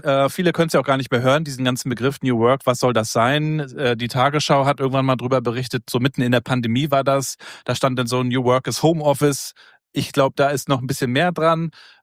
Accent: Rostock, Mecklenburg-Vorpommern, Germany; Ich komme aus Rostock oben

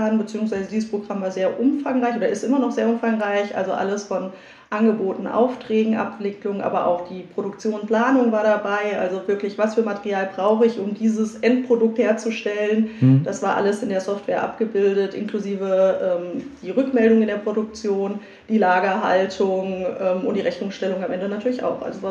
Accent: Niederissigheim, Hesse, Germany; Ich bin in Bruchköbel, also ich bin in Niederessigheim aufgewachsen, um genau zu sein.

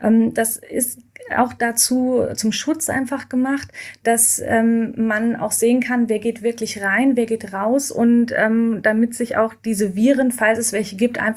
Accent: Germany; ich bin auch Deutsche

